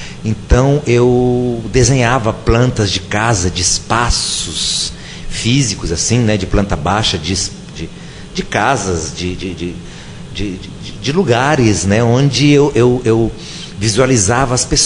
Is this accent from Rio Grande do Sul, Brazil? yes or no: yes; Porto Alegre, Rio Grande do Sul, Brazil; moved away; desde que eu vim do Rio Grande do Sul para cá, porque. Eu sou gaúcho de nascimento.